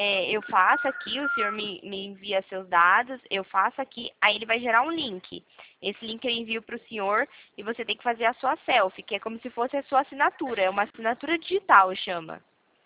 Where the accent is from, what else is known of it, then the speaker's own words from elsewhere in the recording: Limeira, São Paulo, Brazil; sou daqui de Limeira.